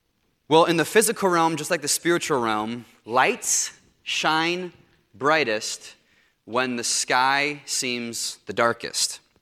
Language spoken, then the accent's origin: English; Indiana, United States; I don't know if you've seen a shooting star, but growing up in Northwest Indiana, right outside Chicago, there are not a lot of shooting stars.